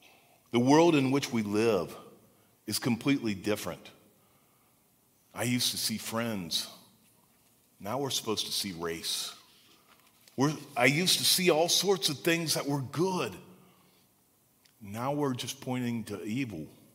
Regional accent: Sabina, Ohio, United States; I grew up in Sabina, just down the road.

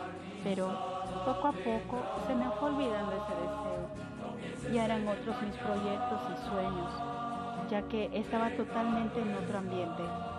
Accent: San Andrés Xecul, Totonicapán, Guatemala; first language K'iche'; Spanish is a second language; es la aldea de Palomora de San Andrés Xecul del departamento de Totonicapán, Guatemala. En mi país, Guatemala, se hablan 22 idiomas y mi idioma materno es el quiché.

